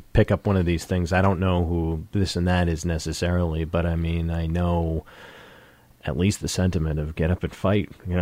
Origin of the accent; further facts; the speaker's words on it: United States; I'm just an American from, I live in New Hampshire now.